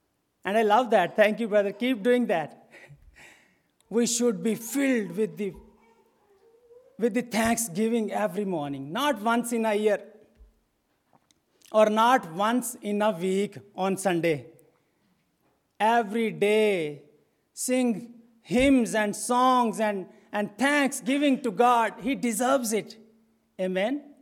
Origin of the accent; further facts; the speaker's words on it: Pakistan; English is a second language; moved away as an adult; now in United States; I'm from Pakistan, and I've been in America since almost 4 years, right, Hannah? So my wife is here and two children.